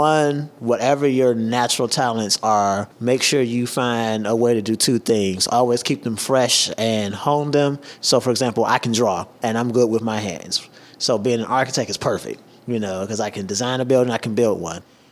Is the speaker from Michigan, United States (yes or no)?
yes; Detroit, Michigan, United States; I grew up in Detroit, Michigan. It was lit. I truly enjoyed growing up in Detroit.